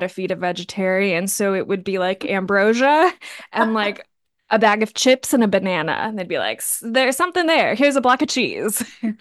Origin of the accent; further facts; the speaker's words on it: Washington, District of Columbia, United States; born there; I'm the first person born like out of Kentucky, Tennessee area. I was born